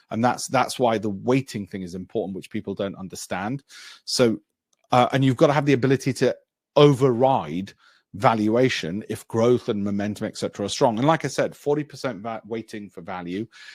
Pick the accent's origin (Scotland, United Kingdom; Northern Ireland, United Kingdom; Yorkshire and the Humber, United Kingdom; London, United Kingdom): Yorkshire and the Humber, United Kingdom; Armley; I grew up in Armley without a silver spoon.